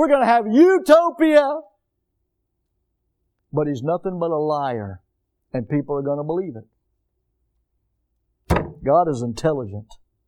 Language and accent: English; United States; That's my right as an American.